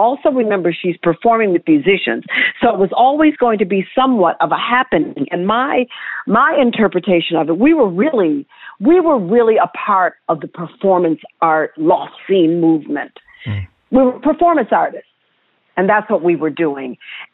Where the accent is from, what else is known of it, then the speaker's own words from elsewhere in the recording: Detroit, Michigan, United States; In fact, I'm from Detroit originally